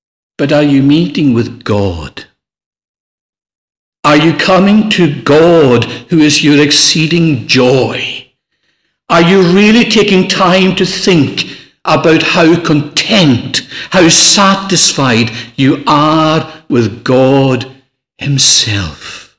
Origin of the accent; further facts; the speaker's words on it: Scotland, United Kingdom; Growing up in Lewis, Saturday night was sacred.